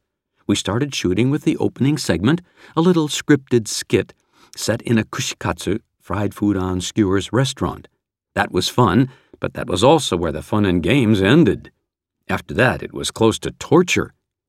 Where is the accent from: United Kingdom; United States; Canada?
Canada; Being Canadian, I was quite confident that I could withstand the cold.